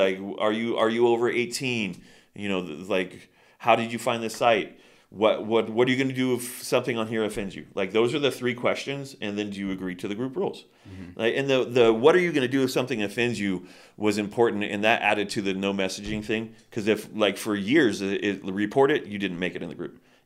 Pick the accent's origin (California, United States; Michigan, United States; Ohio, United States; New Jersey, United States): California, United States; Bishop; Like I said, I was born and raised here in Bishop, and this is my town, man.